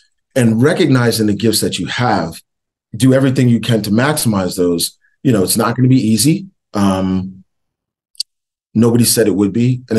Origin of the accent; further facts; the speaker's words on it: Northeast, United States; But recruiting wise, you know, growing up in the Northeast, you really get recruited by a lot of schools in the Northeast, especially back in the late 80s.